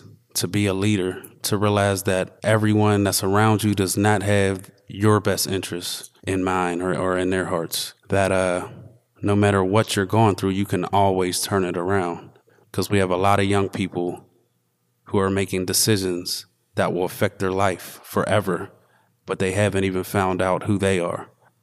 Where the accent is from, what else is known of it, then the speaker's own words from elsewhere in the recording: Wilkinsburg, Pennsylvania, United States; I grew up right here in Wilkinsburg on North Avenue, right behind the high school. And I lived here till I was about 15. I did move to Penn Hills